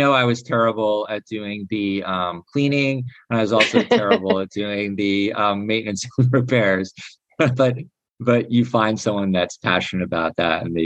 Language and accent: English; New Jersey, United States; I keep saying you guys. I'm from New Jersey, and that's like